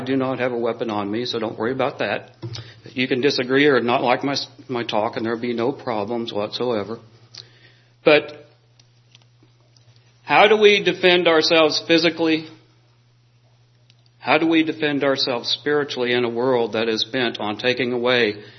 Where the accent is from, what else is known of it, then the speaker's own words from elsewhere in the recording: the South, United States; I grew up in the South, and I could care less about the color of a person's skin.